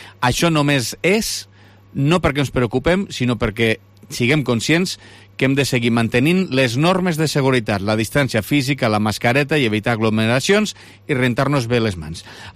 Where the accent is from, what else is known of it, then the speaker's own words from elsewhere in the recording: Lleida, Catalonia, Spain; som gent de Lleida